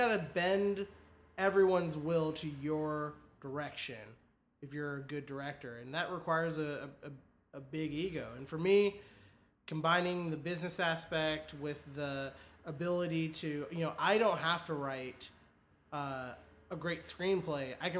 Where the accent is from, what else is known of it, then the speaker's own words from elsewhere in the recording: Texas, United States; when I grew up in East Texas, listen to part one of the podcast for the origin story.